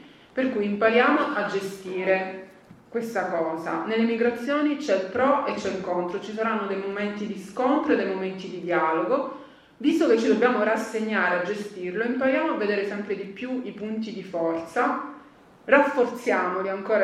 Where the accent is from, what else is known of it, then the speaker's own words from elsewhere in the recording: Calabria, Italy; Io, si sarà sentito dal mio accento, sono calabrese.